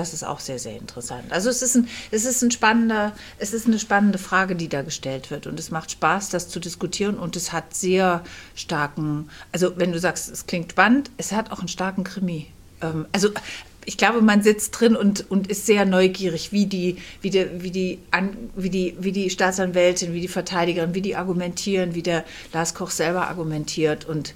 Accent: Kassel, Hesse, Germany; born there; now in Berlin, Germany; Ich bin geboren in Kassel und lebe seit 20 Jahren in Berlin

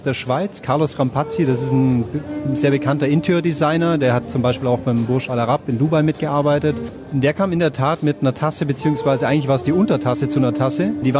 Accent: Baden-Württemberg, Germany; Ich bin in der Nähe von Zuffenhausen aufgewachsen

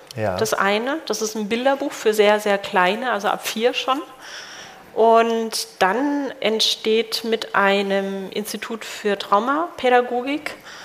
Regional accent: Karlsruhe, Baden-Württemberg, Germany; ich komme aus Karlsruhe, ist nicht so weit entfernt.

